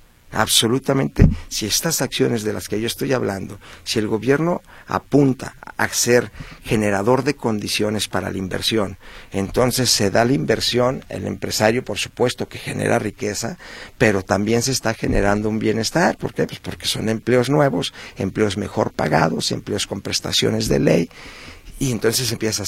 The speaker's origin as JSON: {"language": "Spanish", "country": "Mexico", "said": "iba a decir nosotros como mexicanos"}